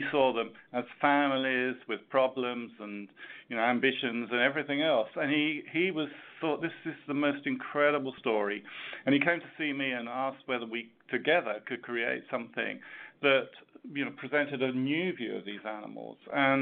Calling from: Los Angeles, California, United States; I'm calling us from the Los Angeles, the Discovery offices.

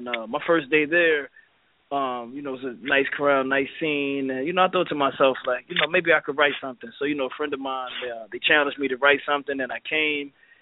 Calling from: Atlantic City, New Jersey, United States; from Atlantic City.

